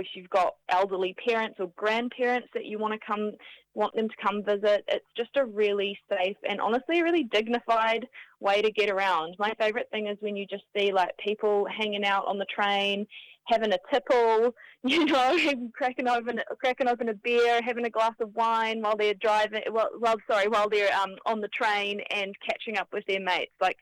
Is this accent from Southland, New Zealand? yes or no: no; Tauranga, Bay of Plenty, New Zealand; I grew up in Tauranga, and the Kaimais are really dangerous to drive over